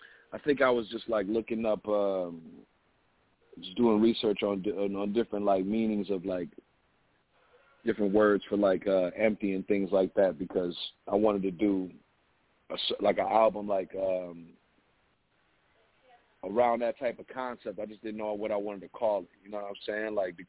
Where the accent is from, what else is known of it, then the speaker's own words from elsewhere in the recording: Port Huron, Michigan, United States; I mean, you know, I grew up in Port Huron. Port Huron is about an hour away from Detroit.